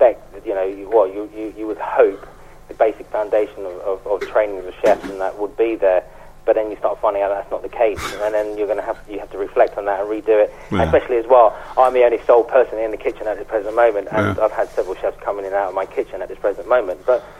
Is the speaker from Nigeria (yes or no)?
no; United Kingdom; We're, as British people, we actually are pushing forward in the way we actually understand food in general